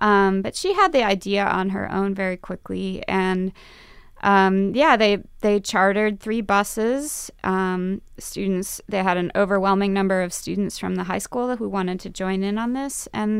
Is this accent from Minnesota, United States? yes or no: yes; Minneapolis, Minnesota, United States; I'm from Minneapolis. I went to an urban public school in Minneapolis where we had some security.